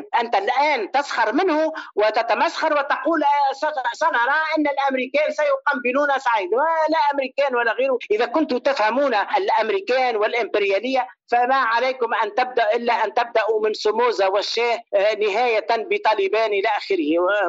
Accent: Tunisia; نحن عندنا في تونس مثل

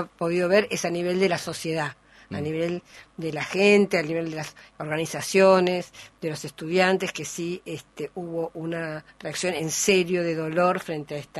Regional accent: Argentina; los pactos que nos unen como argentinos, que en la que nos reconocemos como tales

